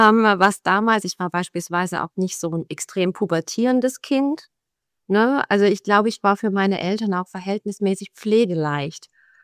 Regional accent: Heilbronn, Baden-Württemberg, Germany; born there; now in Schwäbisch Hall, Germany; das ist nur mein Geburtsort. Ich wohne jetzt in der Nähe von Schwäbisch Hall. Das ist jetzt nicht so wahnsinnig weit weg von Heilbronn, aber doch nur ein paar Kilometer weg. Und ich wohne sehr, sehr ländlich

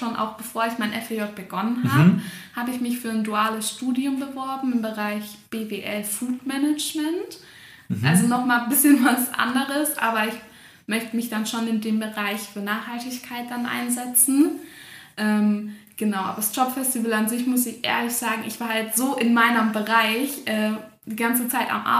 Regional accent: Baden-Württemberg, Germany

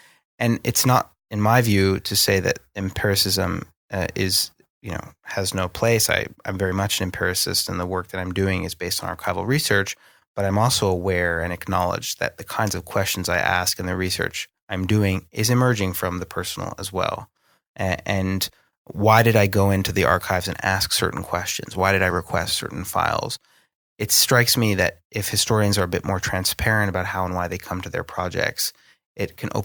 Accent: United States; at least where I grew up in the United States, a certain third rail of political life is talking in critical ways about some of the questions behind this

